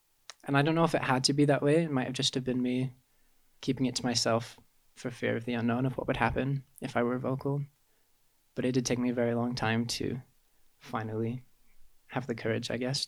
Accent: Holiday, Utah, United States; We moved just to Holiday, Utah. So we've been somewhat local for the past like 20 years.

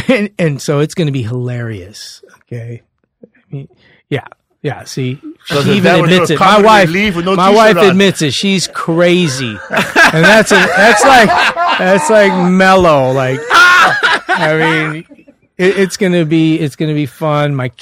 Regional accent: Hawaii, United States; I'm like, no, I'm Japanese Hawaiian.

